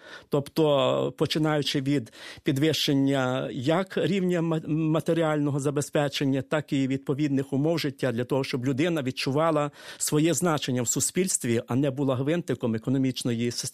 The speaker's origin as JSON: {"language": "Ukrainian", "region": "Western Ukraine", "country": "Ukraine", "tie": "born or raised there", "said": "я народився в Західній Україні, довгий час прожив, є греко-католиком"}